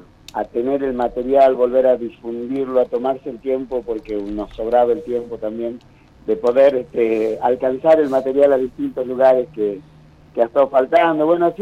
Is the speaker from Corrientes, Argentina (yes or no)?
no; Humahuaca, Jujuy, Argentina; born there; yo soy nacido en Humahuaca, en la ciudad histórica de Humahuaca, ya por la década del 70